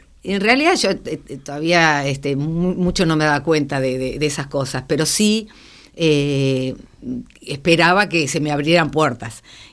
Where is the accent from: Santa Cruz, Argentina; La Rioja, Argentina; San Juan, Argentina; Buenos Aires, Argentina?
Buenos Aires, Argentina; born there; Y los otros tres nacimos en Buenos Aires.